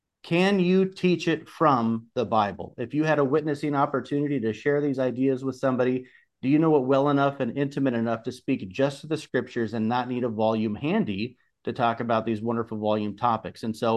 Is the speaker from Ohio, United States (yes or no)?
yes; Columbus, Ohio, United States; I'm from Columbus, Ohio, for those of you who don't know me